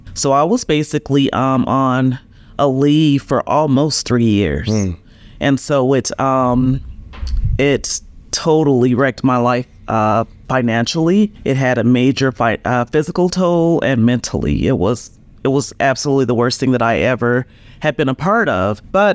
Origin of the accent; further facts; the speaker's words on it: Denver, Colorado, United States; Well, I grew up here in Colorado. I'm in Denver.